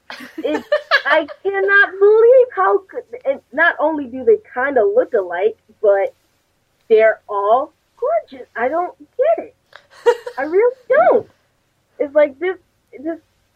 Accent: Connecticut, United States; Yes, I'm from Connecticut.

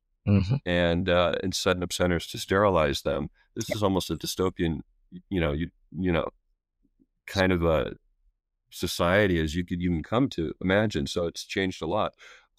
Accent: United States; I'm an American. I love my country.

